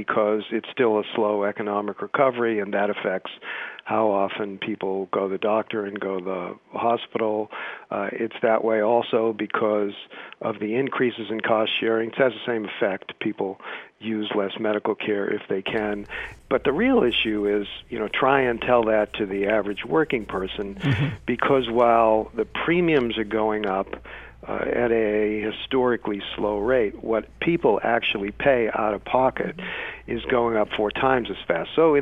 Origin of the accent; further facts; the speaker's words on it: Boston, Massachusetts, United States; I know you have Mets and Yankees fans in the area, but I'm originally from Boston